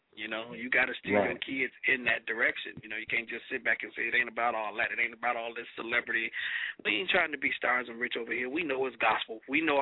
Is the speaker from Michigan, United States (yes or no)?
yes; Detroit, Michigan, United States; I am from the west side of Detroit. That's my spot.